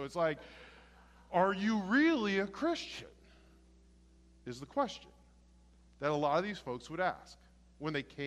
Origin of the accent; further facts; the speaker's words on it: Houston, Texas, United States; By the way, I grew up in Houston. I know 5 and 15 by memory.